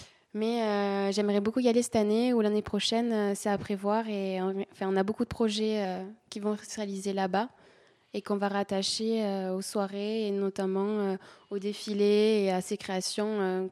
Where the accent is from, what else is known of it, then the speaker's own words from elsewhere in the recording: France; also born or lived in Tanzania; Voilà, moi je suis née en Tanzanie et je suis venue en France à mes 4 ans. D'accord. Et donc voilà, ma mère est tanzanienne.